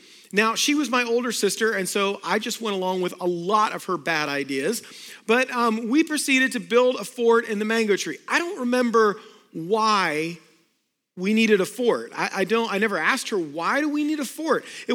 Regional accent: Florida, United States; Well, I grew up in South Florida, and we had a huge mango tree in our backyard.

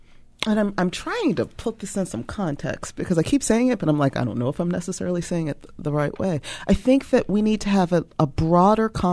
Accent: Baltimore, Maryland, United States; I grew up on West Baltimore.

